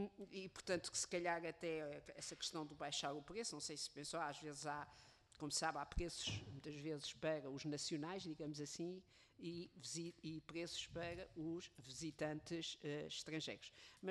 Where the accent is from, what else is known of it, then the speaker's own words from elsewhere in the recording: Lisbon, Portugal; eu também sou lisboeta, alfacinha, mas também não vivo há 30 e tal anos em Lisboa.